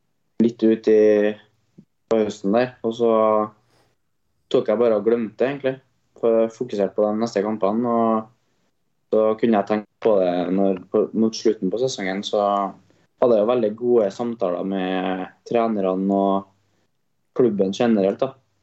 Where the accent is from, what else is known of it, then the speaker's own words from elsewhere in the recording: Trøndelag, Norway; Som trønder så hadde det vært kult å spille på fullsatt lekkfinal